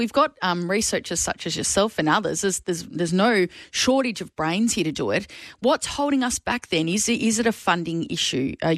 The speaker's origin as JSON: {"language": "English", "town": "Darlington", "region": "North East England", "country": "United Kingdom", "said": "Obviously, I'm originally from Darlington."}